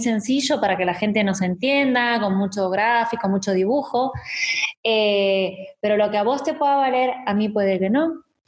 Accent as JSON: {"language": "Spanish", "region": "Galicia", "country": "Spain", "said": "como dicen aquí, como gallega"}